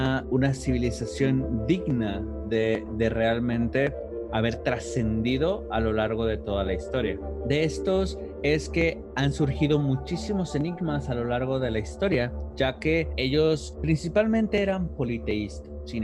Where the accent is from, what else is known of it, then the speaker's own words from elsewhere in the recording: Mexico; porque somos mexicanos y nos interesa dar a conocer pues un poquito más de nuestra cultura